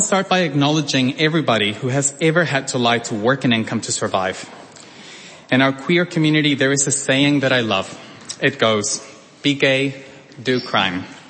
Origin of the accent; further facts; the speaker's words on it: Tijuana, Baja California, Mexico; moved away as an adult; also born or lived in Mexico City; I was born in Mexico City, but I grew up in Tijuana until I was 18.